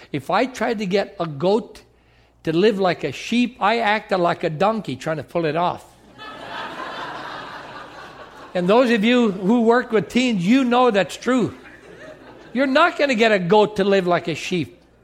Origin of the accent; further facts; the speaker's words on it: Michigan, United States; It's probably my brogue. I'm from the UP of Michigan. And it's probably my accent.